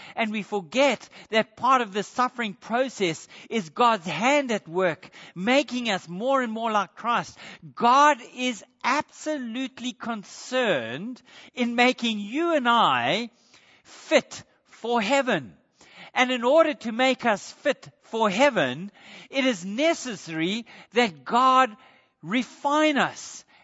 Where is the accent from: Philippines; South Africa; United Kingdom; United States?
South Africa; Now, I grew up in South Africa